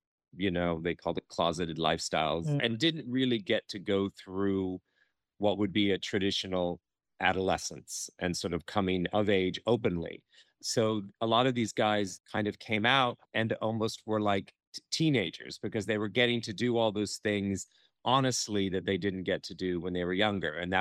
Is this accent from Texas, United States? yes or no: no; California, United States; As much as I grew up in the Bay Area and this epidemic seemed to be everywhere at the time, it still hadn't really affected our day-to-day lives.